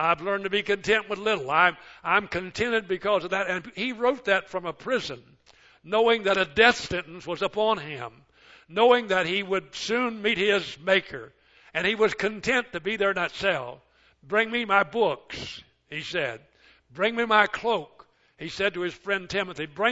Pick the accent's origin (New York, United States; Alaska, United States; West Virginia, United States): West Virginia, United States; I grew up in West Virginia